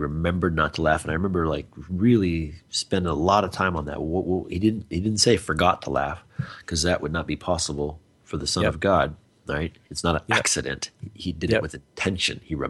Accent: Arizona, United States; kind of growing up in the Arizona, which is kind of south, you know, a little bit of country, hard ass, you know, chewing tobacco and all that kind of stuff, right?

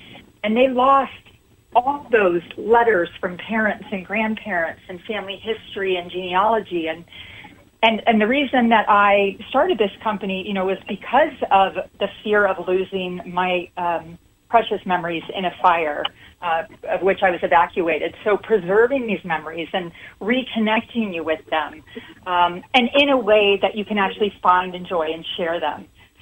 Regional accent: San Diego, California, United States; And I grew up in San Diego. We've been evacuated many times.

